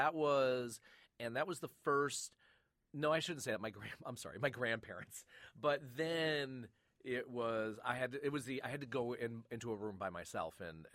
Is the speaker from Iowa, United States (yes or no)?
no; Flint, Michigan, United States; My first cat was Tiger. I grew up in Flint, Michigan. I'm fine. Water was drinkable then.